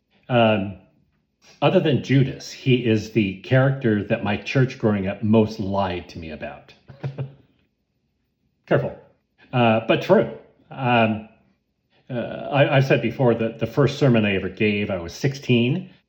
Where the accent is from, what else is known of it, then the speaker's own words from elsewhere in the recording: United States; As a student growing up in the United States, I was told that Columbus discovered America